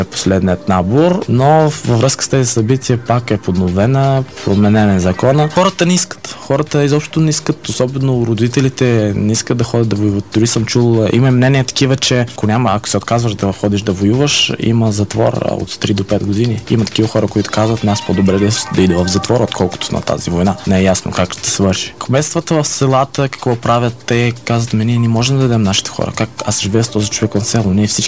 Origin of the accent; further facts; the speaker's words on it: Odesa Oblast, Ukraine; и е дори от моето село, откъдето съм, и оттам се взимат хора